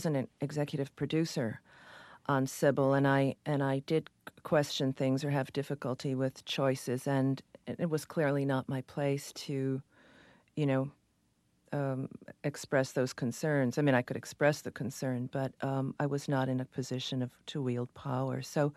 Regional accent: Cheektowaga, New York, United States; moved away as an adult; now in New York City, United States; I'm actually from Cheektowaga, New York, which is a suburb of Buffalo, and I came to New York in 1970.

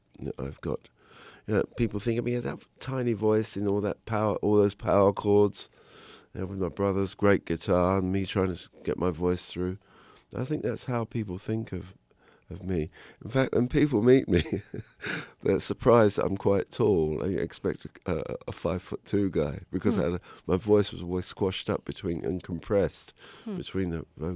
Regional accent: London, United Kingdom; And it reminded me of where I grew up in North London. I lived very close to a train track.

